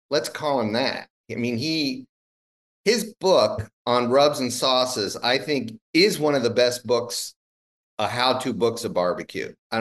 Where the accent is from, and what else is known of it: Ohio, United States; born or raised there